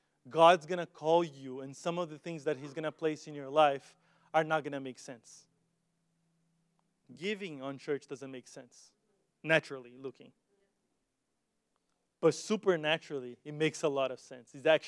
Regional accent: Brazil; moved away; I grew up in Brazil, going to church there. I still love the church that I was a part in Brazil.

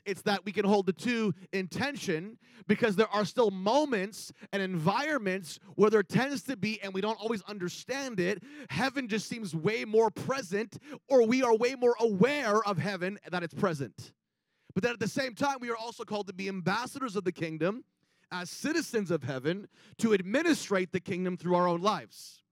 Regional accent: Canada; Maybe because I'm a Canadian.

